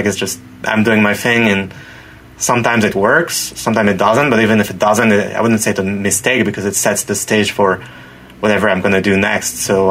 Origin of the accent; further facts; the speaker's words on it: France; English is a second language; moved away as an adult; now in Japan; growing up in France, we had all these anime and manga, and we're very exposed to Japanese culture.